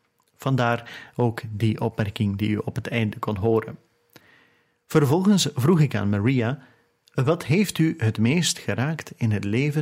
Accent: Philippines; now in Las Vegas, United States; wij afkomstig zijn uit Las Vegas, Nevada. We zijn oorspronkelijk afkomstig uit de Filipijnen. We zijn daar beiden opgegroeid en zijn vervolgens verhuisd naar de Verenigde Staten.

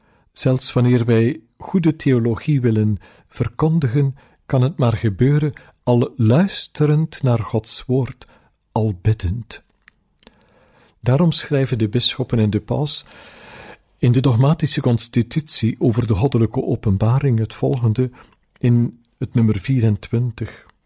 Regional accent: Flanders, Belgium; dan ga ik heel veel gebaren moeten gebruiken om als Vlaming door dat land te geraken.

